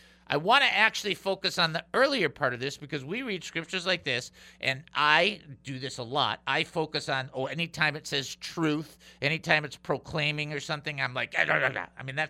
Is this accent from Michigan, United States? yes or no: yes; Detroit, Michigan, United States; And I'm like, I can get down there. I'm from Detroit. Right, I never drove in Detroit, but that's not the point.